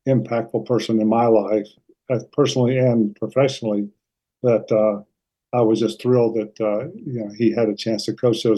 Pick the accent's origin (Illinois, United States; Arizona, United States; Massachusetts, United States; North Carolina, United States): North Carolina, United States; Charlotte; also born or lived in Akron, Ohio / Bryan, Texas / New Orleans / Goldsboro, North Carolina; Well, you know, I grew up in Charlotte. I was born in Akron, Ohio, and my dad worked for Goodyear Tire.